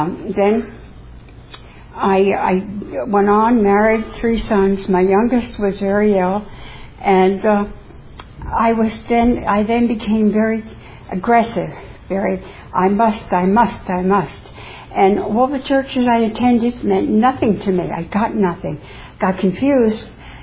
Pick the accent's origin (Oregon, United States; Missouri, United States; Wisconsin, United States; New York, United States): New York, United States; New York City; born there; I was born in New York City in 1934. So I'm actually 84, but I don't mind being 86.